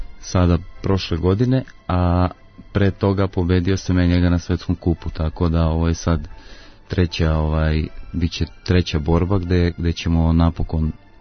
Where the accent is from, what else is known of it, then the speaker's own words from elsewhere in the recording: Serbia; kao i kod nas u Srbiji, tako i u svetu